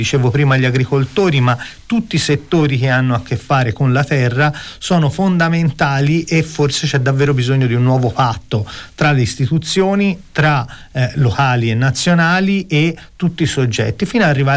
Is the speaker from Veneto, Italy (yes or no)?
no; San Casciano, Tuscany, Italy; Io sono di San Casciano